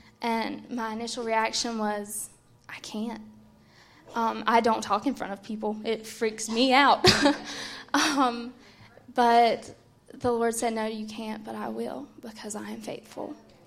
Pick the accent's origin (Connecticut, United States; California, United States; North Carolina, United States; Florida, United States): North Carolina, United States; I'm from North Carolina